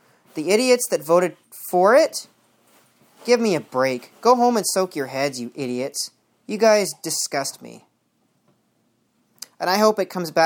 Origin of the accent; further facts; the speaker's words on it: Canada; Because I'm not even an American; I'm Canadian.